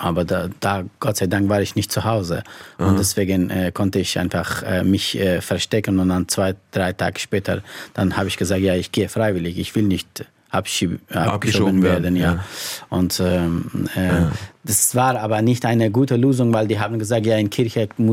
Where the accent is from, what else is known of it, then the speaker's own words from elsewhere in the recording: Afghanistan; first language Persian; German is a second language; Ich kann Persisch, meine Muttersprache. Es gibt auch eine andere offizielle Sprache in Afghanistan, ist Pashto.